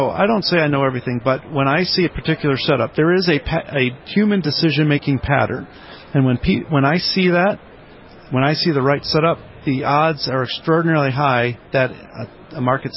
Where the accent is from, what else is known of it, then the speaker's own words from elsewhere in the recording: Chicago, Illinois, United States; Yeah, the short version is I'm from Chicago and I had an office in a bank